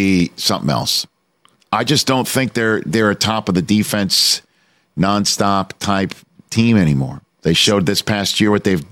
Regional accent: New York, United States; And I'm a New Yorker. And I understand what my New York friends are saying.

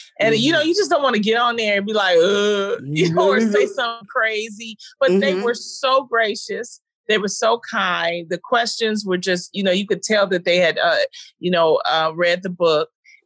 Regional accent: Detroit, Michigan, United States; And more importantly, I'm from the Brewster Projects.

